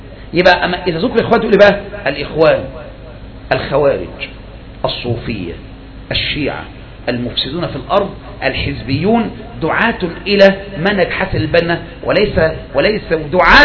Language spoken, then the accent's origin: Arabic; Egypt; ما احنا مصريين اهو